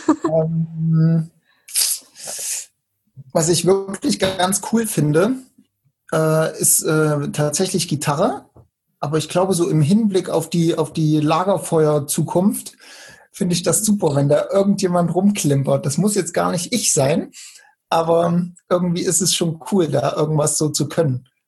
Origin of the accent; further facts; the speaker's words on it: Naumburg, Saxony-Anhalt, Germany; junge 37, wobei das bei mir echt nur eine Zahl ist. Und ursprünglich komme ich aus Naumburg an der Saale.